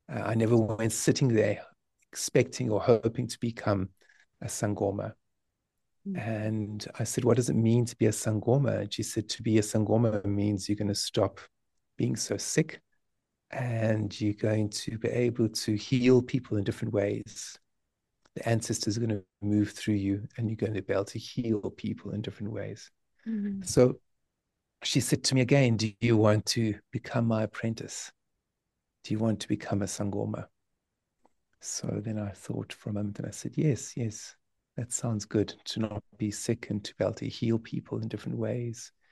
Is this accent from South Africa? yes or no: yes; South Africa; And I was in South Africa. I'm born and bred in South Africa.